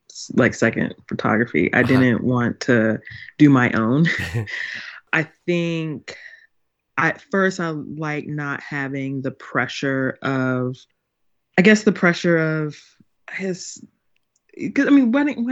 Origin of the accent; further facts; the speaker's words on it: the South, United States; Yeah, it's weird because I'm a Southerner.